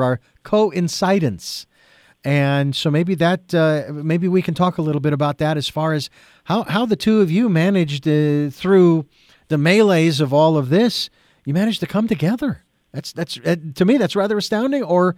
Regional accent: Phoenix, Arizona, United States; especially in my hometown of Phoenix, Arizona, where we used to go.

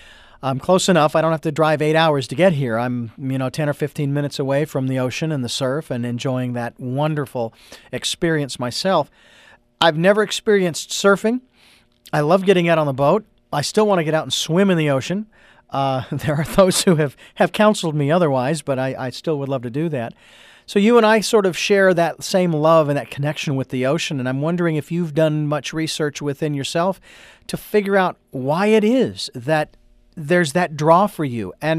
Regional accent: Phoenix, Arizona, United States; now in Santa Barbara, United States; I grew up, born and raised in Phoenix, Arizona, which is the desert.

